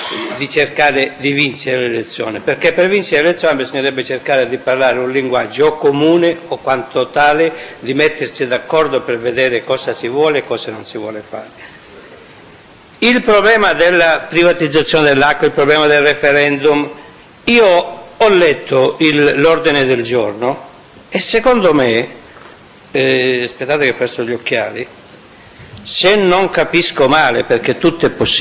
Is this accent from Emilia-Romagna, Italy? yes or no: no; Calabria, Italy; io che sono calabrese